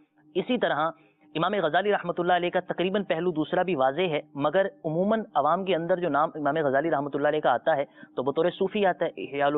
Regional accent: Punjab, Pakistan; میں پنجاب سے تعلق رکھتا ہوں تو کئی چیزیں نظر آتی ہیں

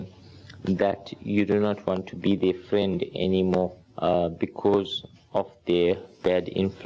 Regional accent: Durban, KwaZulu-Natal, South Africa; I am from Durban, South Africa.

